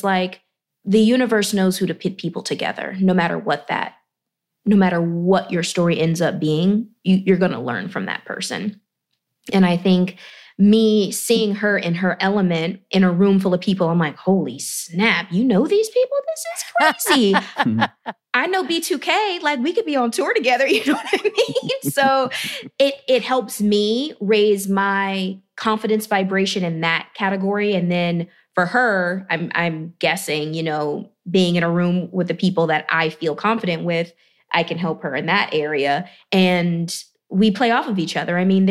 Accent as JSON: {"language": "English", "region": "Georgia", "country": "United States", "tie": "born or raised there", "said": "I grew up in Georgia."}